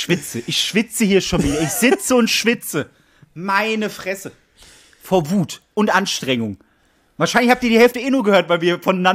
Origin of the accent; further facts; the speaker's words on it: Bavaria, Germany; born there; ich bin auch ein Bayer, ich wurde ja da geboren